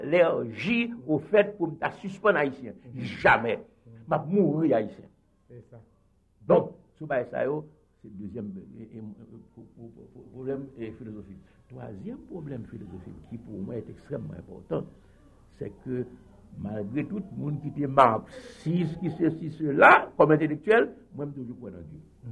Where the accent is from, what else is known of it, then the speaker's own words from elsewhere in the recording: Haiti; moi-même, en tant qu'haïtien, C'est pas parce que l'intellectuel, nous sommes bonnards pour ne pas connaître le pays.